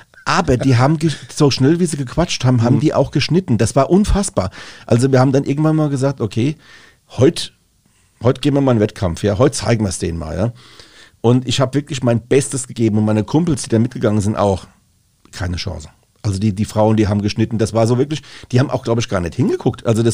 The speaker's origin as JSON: {"language": "German", "region": "Rhineland-Palatinate", "country": "Germany", "said": "da hat dann das Vögelchen drüber gepfiffen, sagt man bei uns in Rheinhessen."}